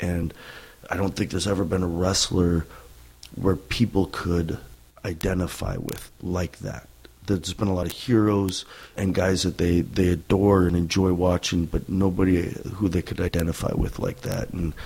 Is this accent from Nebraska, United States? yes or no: no; Washington, United States; So I grew up in Washington State, and all we had was WWF on TV.